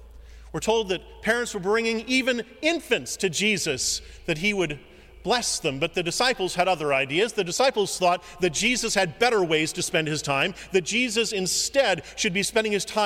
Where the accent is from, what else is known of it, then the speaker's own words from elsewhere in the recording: Versailles, Missouri, United States; Well, I grew up near Versailles, Missouri.